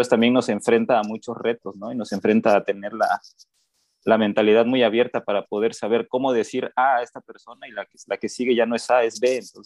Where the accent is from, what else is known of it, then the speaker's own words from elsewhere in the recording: Oaxaca, Mexico; Oaxaca tiene 18 de esas 65 etnias, y en la región Istmo, de donde yo soy, tenemos 5.